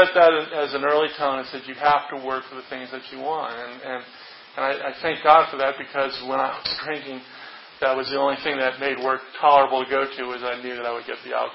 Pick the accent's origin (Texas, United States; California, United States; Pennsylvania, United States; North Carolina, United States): California, United States; born there; I was born out in Southern California to two parents.